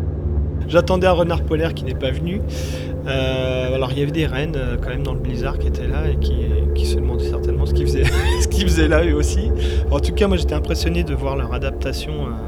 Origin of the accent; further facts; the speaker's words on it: Normandy, France; J'ai commencé à faire quelques photos pas très loin de chez moi en Normandie.